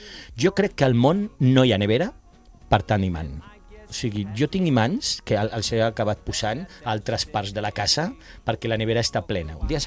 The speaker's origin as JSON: {"language": "Catalan", "town": "L'Hospitalet de Llobregat", "region": "Catalonia", "country": "Spain", "said": "jo soc d'Hospitalet i aquí m'ho passaré bé."}